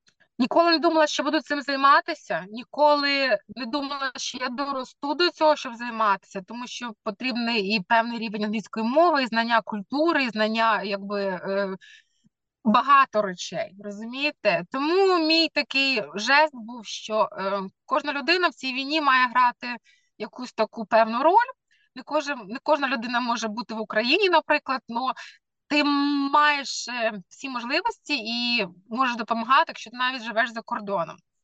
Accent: Zhytomyr, Zhytomyr Oblast, Ukraine; moved away as an adult; now in Ireland; в Житомирі, звідки я родом, ти міг купити квартиру

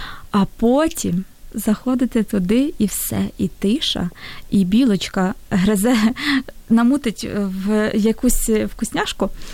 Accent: Western Ukraine, Ukraine; я з Західної України, в нас там

